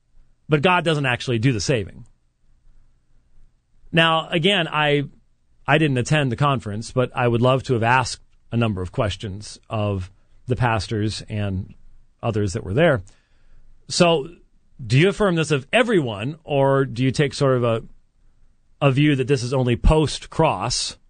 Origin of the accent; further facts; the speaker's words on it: Scotland, United Kingdom; I would never make a good charismatic because I'm Scottish, and Scotsmen tend to be, pretty boring at times.